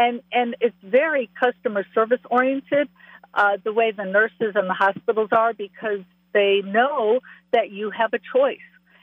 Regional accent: Grayslake, Illinois, United States; moved away as an adult; also born or lived in Libertyville; Ironically, I was born in a city called Libertyville, so that was very fitting. But I grew up in Grays Lake, so we're neighbors.

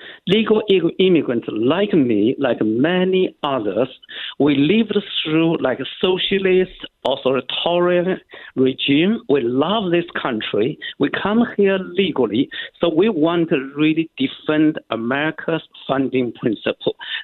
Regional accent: Kunming, Yunnan, China; I was born in Kunming, China. You know, when I was 5 years old, China dictator Chairman Mao launched the Cultural Revolution.

